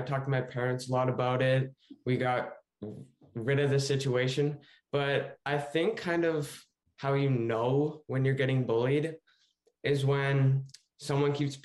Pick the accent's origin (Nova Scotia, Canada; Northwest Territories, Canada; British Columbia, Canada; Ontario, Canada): British Columbia, Canada; Kelowna; also born or lived in Edmonton; Well, I was born in Edmonton, Alberta, but moved to Kelowna when I was three.